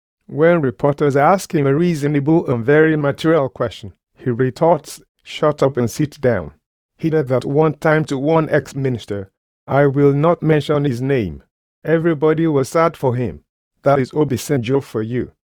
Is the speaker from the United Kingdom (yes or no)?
no; Nigeria; moved away; I am a Nigerian myself, but they are a disgrace.